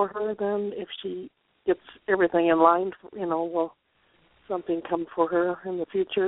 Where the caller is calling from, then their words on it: Minneapolis, Minnesota, United States; from Minneapolis, Minnesota.